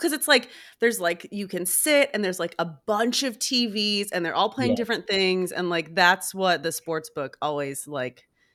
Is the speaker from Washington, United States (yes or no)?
yes; Seattle, Washington, United States; And I'm from Seattle, and Seattle hasn't had a basketball team.